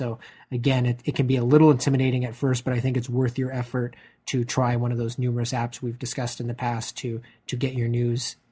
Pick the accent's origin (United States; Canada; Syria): Canada; Some just allow you to, hey, no, I'm into tech and I'm from Canada, and they kind of tailor it for you